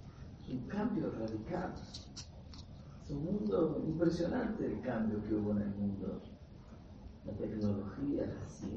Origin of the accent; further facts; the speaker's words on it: Brazil; now in Argentina; Y yo de chico en Brasil salía a jugar con mis amigos a las calles de noche.